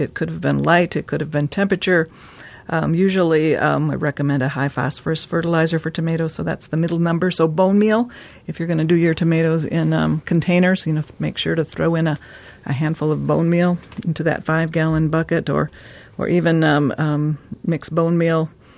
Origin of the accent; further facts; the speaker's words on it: Midwest, United States; I'm from the Midwest myself